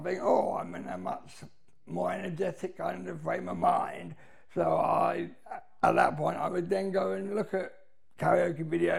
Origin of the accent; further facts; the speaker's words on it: South East England, United Kingdom; now in Reading, United Kingdom; I grew up in Surrey. I grew up around a much quieter part of Surrey than some areas are.